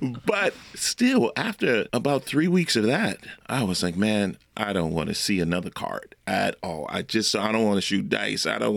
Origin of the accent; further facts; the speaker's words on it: Pigeon Town, Louisiana, United States; I did exactly what I knew from growing up in Pigeon Town. We played spades. We played talk. We shot dice.